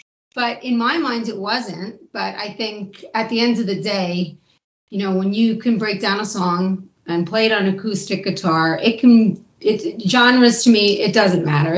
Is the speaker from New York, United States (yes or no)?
yes; Long Island, New York, United States; So I grew up on Long Island, New York.